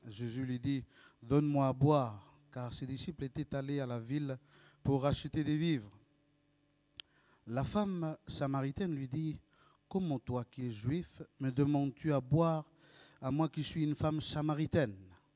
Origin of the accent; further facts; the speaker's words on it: North Province, New Caledonia; first language Nenema; French is a second language; ma langue maternelle, c'est le Nenema. C'est une langue de la région nord de la Calédonie. Là, le français, je l'ai appris à l'école.